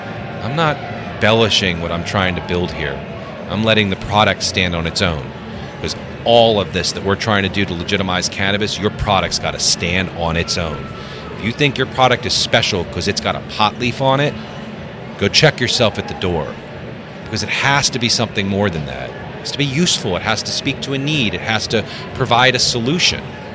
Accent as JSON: {"language": "English", "town": "New York City", "region": "New York", "country": "United States", "tie": "born or raised there", "said": "I was raised in New York City. There's no bigger city."}